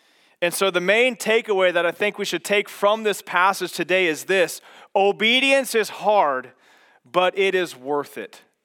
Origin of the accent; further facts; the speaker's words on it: Kansas, United States; having to drive home to my hometown on Highway 56 in the middle of Kansas, where there's nothing, by the way.